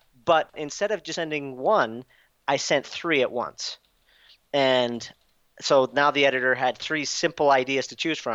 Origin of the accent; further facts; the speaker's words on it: Utah, United States; moved away as an adult; But I'm from Utah and I wanted to just do something to shake my normal.